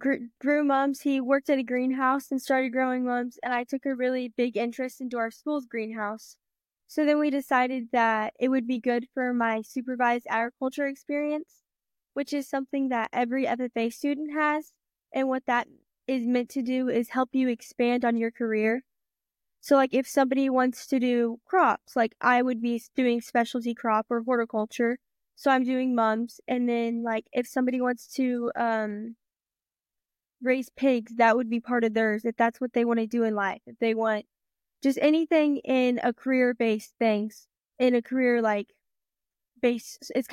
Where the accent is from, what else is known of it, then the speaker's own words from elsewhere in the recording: Odessa, Missouri, United States; I'm from Odessa, Missouri. I go to the Odessa High School, and I'm currently a senior. I'm 17